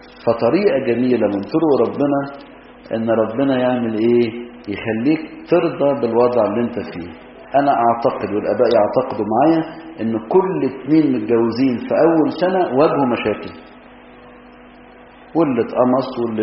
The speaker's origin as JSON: {"language": "Arabic", "country": "Egypt", "said": "عندنا في مصر"}